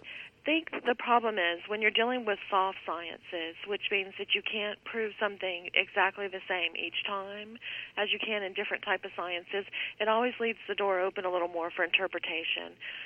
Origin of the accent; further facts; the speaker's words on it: Louisiana, United States; born there; I was born in Louisiana, and we have carports down there instead of garages